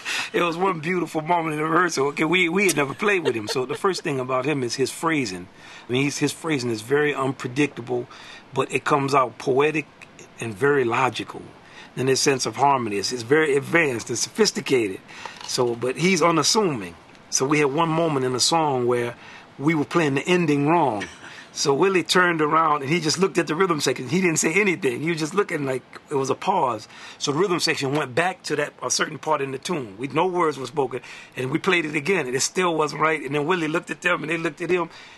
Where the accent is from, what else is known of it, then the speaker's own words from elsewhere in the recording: New Orleans, Louisiana, United States; I'm from New Orleans, he's from Texas. We cousins anyway.